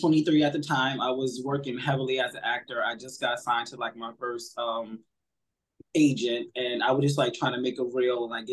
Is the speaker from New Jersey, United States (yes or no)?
no; Brooklyn, New York, United States; I'm also from Brownsville, Brooklyn. Come to find out, we actually like live like a few blocks apart